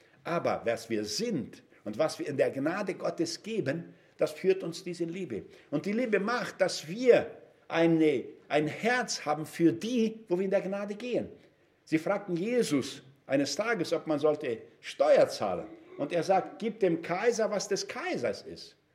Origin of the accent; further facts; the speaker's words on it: Brazil; Ich komme aus Brasilien